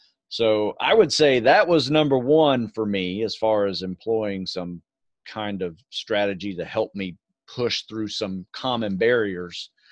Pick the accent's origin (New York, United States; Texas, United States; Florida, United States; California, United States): Florida, United States; Growing up in Florida, it was always hot.